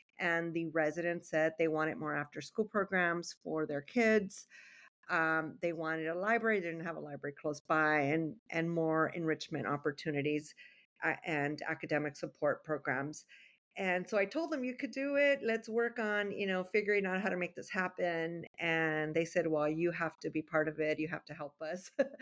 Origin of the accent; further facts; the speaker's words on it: Los Angeles, California, United States; I grew up in the Ramona Gardens community of Boyle Heights, which is the northernmost part of Boyle Heights. And it's a very geographically isolated part of Boyle Heights